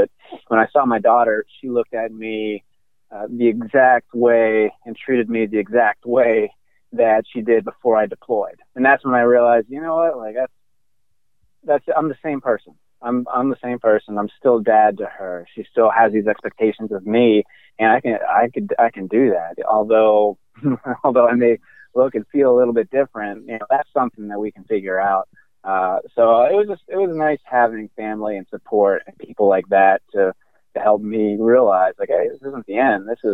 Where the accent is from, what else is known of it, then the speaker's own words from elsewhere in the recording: Pittsburgh, Pennsylvania, United States; also born or lived in San Diego; And I grew up in the Pittsburgh area.